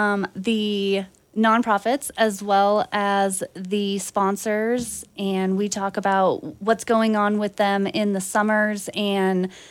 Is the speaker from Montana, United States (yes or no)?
yes; Whitefish, Montana, United States; also born or lived in Oregon; I was raised in Whitefish. I went to school for middle school and a little bit of high school there. And then I moved over to Oregon, finished up high school, and went to college over there.